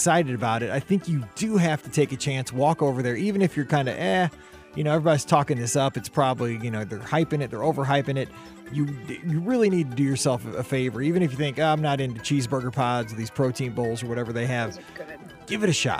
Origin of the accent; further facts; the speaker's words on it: Midwest, United States; I'm as American as they come. You know, I'm in the Midwest.